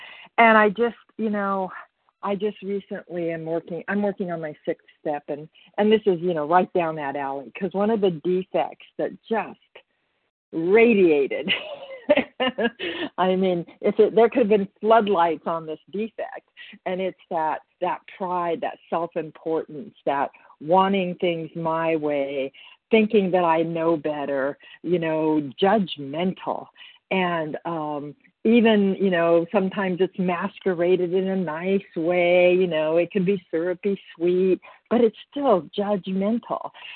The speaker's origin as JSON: {"language": "English", "region": "California", "country": "United States", "said": "from California, compulsive overeater."}